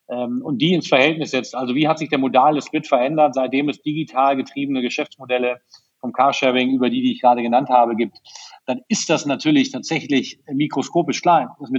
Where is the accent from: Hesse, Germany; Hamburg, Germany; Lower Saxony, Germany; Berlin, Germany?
Berlin, Germany; wenn ich als Berliner auf mein Auto verzichten soll